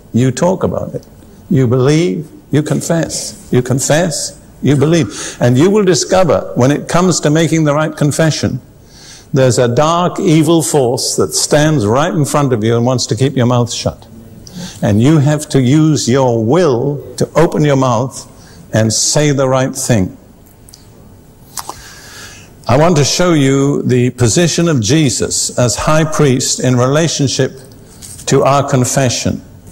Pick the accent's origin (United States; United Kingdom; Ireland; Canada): United Kingdom; I grew up in Britain amongst people who were good churchgoers.